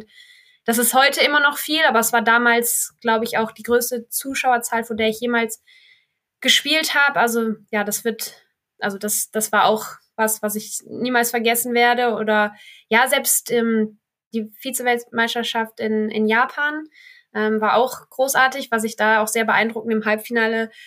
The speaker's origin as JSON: {"language": "German", "country": "Belgium", "tie": "born there", "said": "jetzt zum Beispiel auch von meinem Geburtsort in Belgien"}